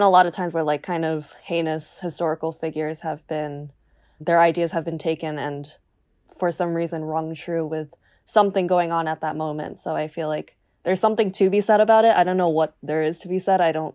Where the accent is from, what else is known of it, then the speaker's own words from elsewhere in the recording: New Jersey, United States; So obviously I'm American. Mm-hmm. And having grown up in New Jersey, I think like I was really taught about pretty much everything.